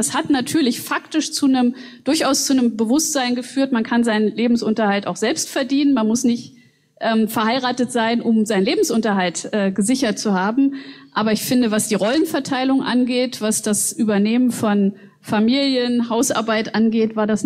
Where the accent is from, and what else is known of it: East Germany, Germany